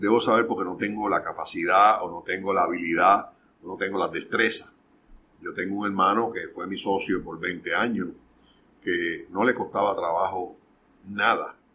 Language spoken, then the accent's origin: Spanish; Arecibo, Puerto Rico; Así que yo soy nacido y criado en Arecibo, porque no es donde tú naces, sino donde empiezas a vivir.